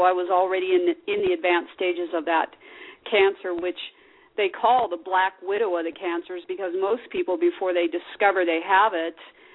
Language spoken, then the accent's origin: English; Las Vegas, Nevada, United States; I was put in the hospital here in Las Vegas. You know, this is my hometown. I grew up here at Sunrise Hospital.